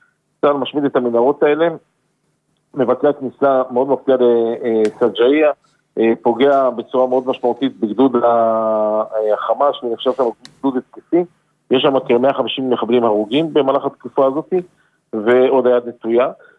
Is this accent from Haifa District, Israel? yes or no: yes; Haifa District, Israel; תאמין לי באחריות עליך, כחיפאי לשעבר, כאחד שגדל בקריות.